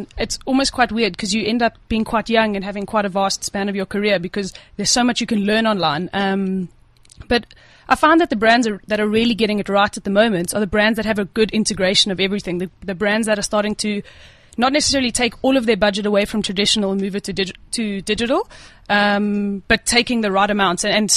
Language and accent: English; United Kingdom; I'm British, so I don't tan very easily.